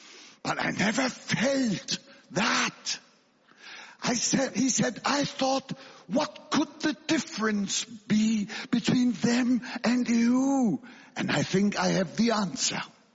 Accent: Germany; English is a second language; I come from Germany, and the German people say I am too noisy.

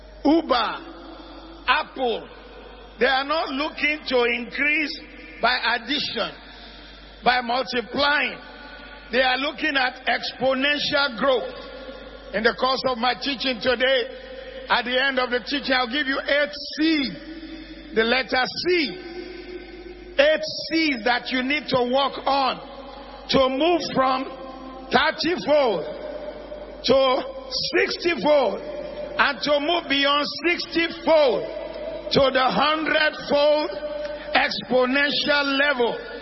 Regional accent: Ile-Ife, Osun, Nigeria; And then after that one redeemed in my hometown, my mother's hometown in Ileife.

